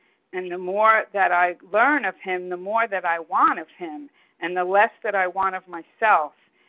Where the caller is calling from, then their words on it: New York, United States; I'm calling from New York